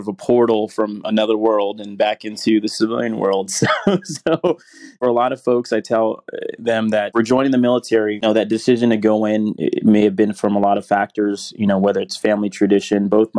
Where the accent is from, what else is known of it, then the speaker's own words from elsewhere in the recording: San Diego, California, United States; from San Diego, California, and that's where CCS Global Tech is headquartered. Glad to be back in my hometown.